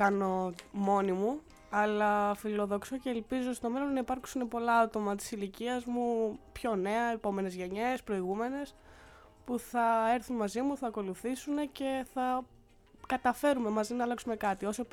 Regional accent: Brussels, Brussels-Capital Region, Belgium; also born or lived in Greece; στο Βέλγιο, οι Βρυξέλλες είναι το σπίτι μου, είναι πολύ διαφορετικό. Η Ελλάδα είναι η πατρίδα μου και το Βέλγιο είναι το σπίτι μου. Γιατί στο Βέλγιο έχω μάθει να ζω. Στο Βέλγιο έχω τελειώσει το σχολείο

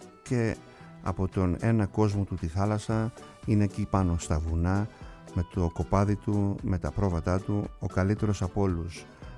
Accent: Kasos, South Aegean, Greece; να είναι καλά εκεί που βρίσκεται στο νησί μου την Κάσο

